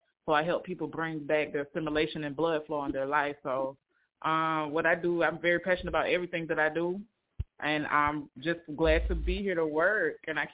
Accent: Alabama, United States; I'm from Alabama.

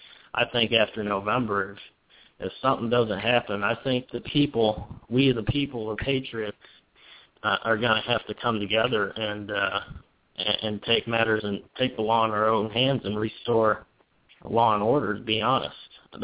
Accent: Houston, Texas, United States; And I'm from Houston

